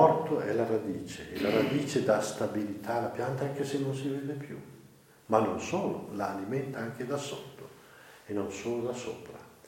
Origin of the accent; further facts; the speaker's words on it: Mozzanica, Lombardy, Italy; born there; Sono nato a Mozzanica, attaccato al santuario di Caravaggio.